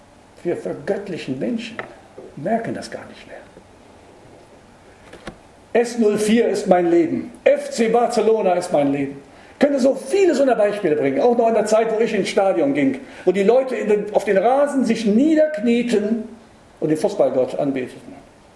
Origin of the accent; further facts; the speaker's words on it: Berlin, Germany; Ich komme aus Berlin, Hauptstadt der Gottlosen, sage ich immer gerne.